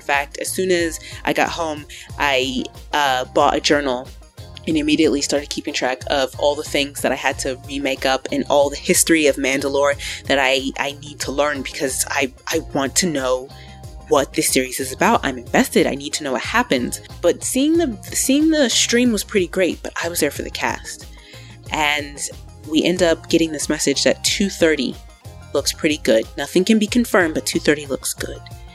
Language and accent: English; Illinois, United States; Star Wars Celebration Chicago was announced, and I'm from Illinois, so I told myself, I'm going to save up and go.